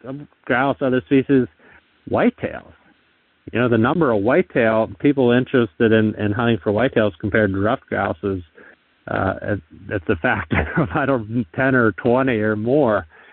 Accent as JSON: {"language": "English", "region": "Pennsylvania", "country": "United States", "tie": "born or raised there", "said": "and then made it back to my home state of Pennsylvania, where I worked for almost 15 years with our state wildlife agency"}